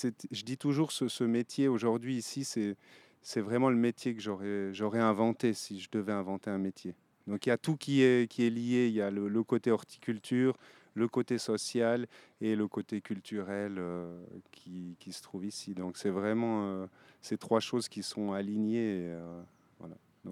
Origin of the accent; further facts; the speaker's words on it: Sierre, Valais, Switzerland; Alors, moi, je viens de Sierre, en Valais. Maintenant, j'habite sur le canton de Vaud, en montagne. Donc, j'ai passé le Rhône.